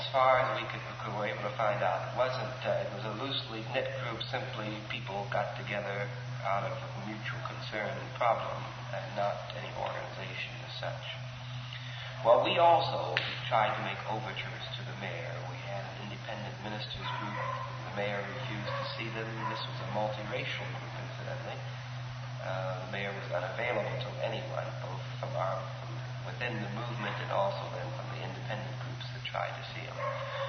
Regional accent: Massillon, Ohio, United States; also born or lived in Uniontown, Pennsylvania; before I started the school, rather, we had moved to Massillon, Ohio. And I did all of my secondary work in Ohio.

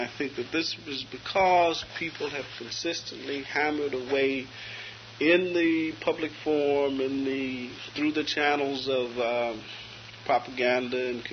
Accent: the North, United States; You know, I was raised in the North.

